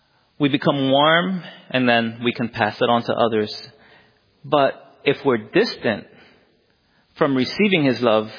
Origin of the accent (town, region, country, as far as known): Philadelphia, Pennsylvania, United States; born or raised there